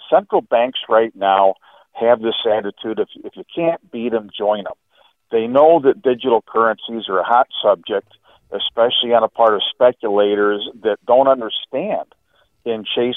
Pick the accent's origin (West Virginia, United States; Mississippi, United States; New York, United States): New York, United States; Binghamton; now in St. Augustine, United States; I'm originally from Binghamton, New York. I've lived in St. Augustine for several years now since I moved to Florida.